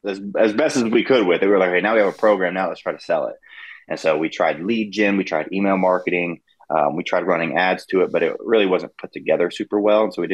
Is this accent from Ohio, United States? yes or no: yes; Ohio, United States; moved away as an adult; now in Los Angeles, United States; because I just moved to LA when I was 18 from Ohio.